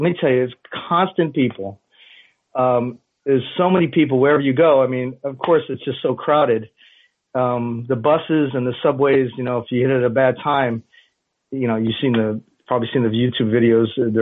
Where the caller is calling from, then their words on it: Beijing, China; I'm not calling from the States. Actually, I'm calling from way across the other side of the world, and I'm just the honest of God's truth. I'm calling from Beijing, China, baby.